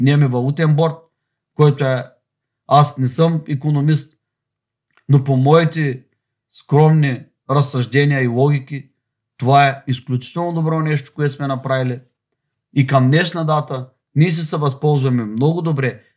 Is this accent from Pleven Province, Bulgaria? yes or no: no; Varna, Varna Province, Bulgaria; Аз съм от Варна.